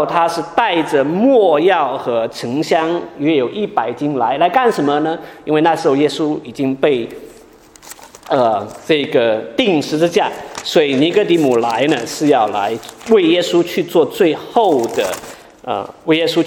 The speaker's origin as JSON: {"language": "Chinese", "country": "China", "said": "我们平常在我们中国人取名字的时候，就不会在男性的这个名字里面加这么女性化的一个字。"}